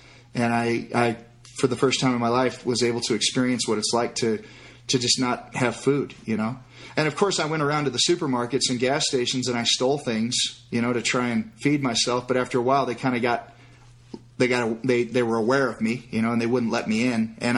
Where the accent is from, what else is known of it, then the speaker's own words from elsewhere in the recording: Detroit, Michigan, United States; You know, I was raised in Detroit. I was in a blue collar middle class neighborhood and lower middle class neighborhood, and it was a rough town.